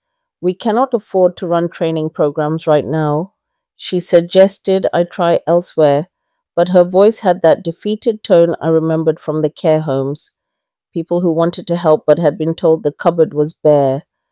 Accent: London, United Kingdom; I grew up in King's Cross when it was still rough, before the developers moved in.

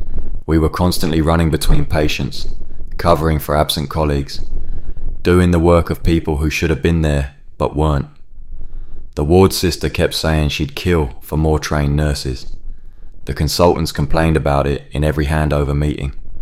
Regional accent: Paisley, Scotland, United Kingdom; Growing up in Paisley, I watched my mum mark exercise books every evening after her teaching day ended

